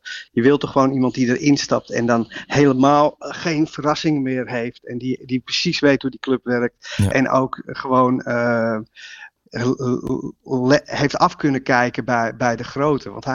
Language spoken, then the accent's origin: Dutch; Amsterdam, North Holland, Netherlands; accent: Jordanees; Maar het is met mijn beetje Jordanees tongval ingesproken.